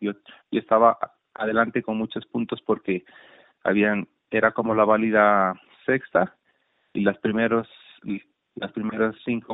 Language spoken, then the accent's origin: Spanish; Sandoná, Nariño, Colombia; programaron allá en Sandoná esa carrera, pues sí. ¿Cómo no iba a ir a competir a mi tierra, no?